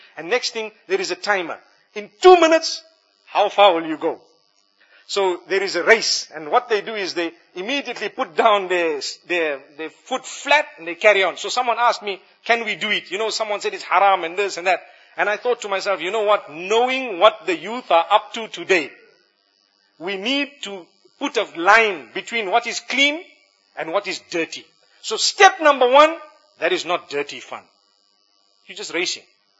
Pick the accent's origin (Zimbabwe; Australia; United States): Zimbabwe; You know, back at home, I come from Zimbabwe.